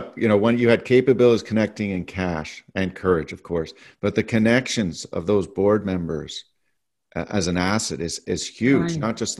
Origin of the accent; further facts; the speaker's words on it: Canada; We love being Canadian.